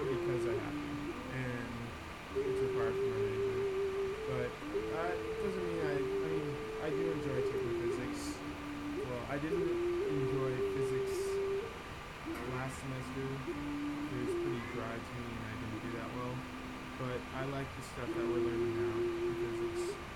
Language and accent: English; Altadena, California, United States; So, Altadena is where I grew up my entire life, and I had a good time growing up there.